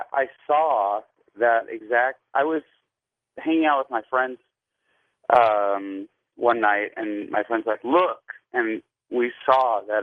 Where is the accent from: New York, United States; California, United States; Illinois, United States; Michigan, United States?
Illinois, United States; Chicago; I'm 39 now, and I grew up in Chicago, and I went away to summer camp in Waupaca, Wisconsin, when I was 12 in 1984.